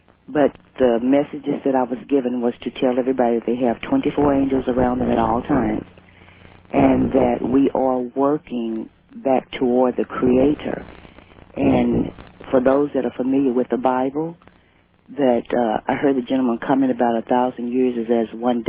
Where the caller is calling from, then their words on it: Fort Smith, Arkansas, United States; I'm calling you from Fort Smith, Arkansas, KWHN 1320 on your radio dial.